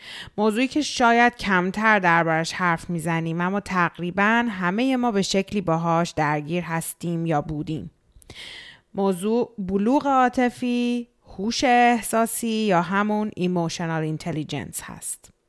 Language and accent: Persian; Iran; moved away; وقتی که شما به غرب مهاجرت میکنین، من اینو هم خودم تجربه کردم توی 16 سالی که خارج از ایران زندگی میکنم